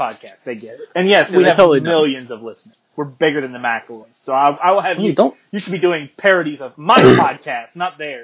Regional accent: United States; I don't know the word for it, because I'm an American.

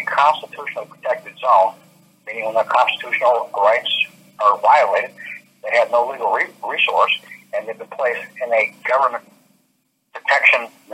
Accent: Alaska, United States; I'm really from Alaska. The population of Alaska is like 700,000 people.

